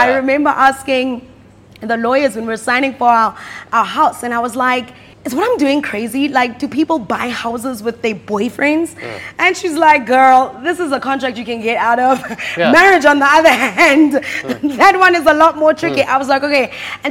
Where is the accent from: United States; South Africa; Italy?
South Africa; growing up in the South African landscape